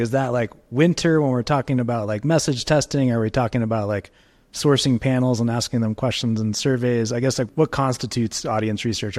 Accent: San Diego, California, United States; now in Jackson Hole, United States; I'm from San Diego. I'm a surfer. I came to Jackson Hole.

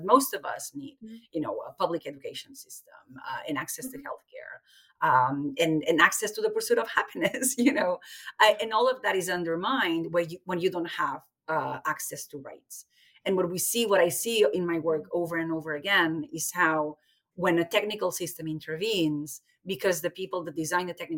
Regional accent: Barcelona, Catalonia, Spain; I'm from Barcelona

